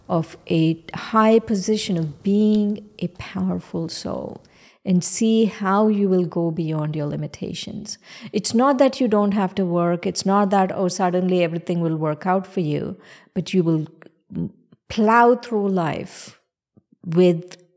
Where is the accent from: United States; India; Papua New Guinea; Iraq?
India; from the time I was born, I was told I'm a female and I'm Indian